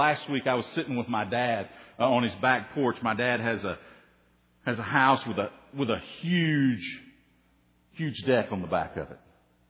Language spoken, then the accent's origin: English; Tennessee, United States; accent: hillbilly; I'm from Tennessee. Oh, I knew I heard something there. You know, it's funny. I go home to Tennessee, and when I listen to people, I don't think I sound like them.